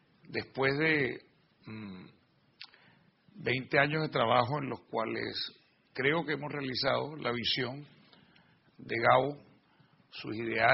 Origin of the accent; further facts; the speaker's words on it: Colombia; una invitación también como colombiano a que nos encontremos el año entrante en mi país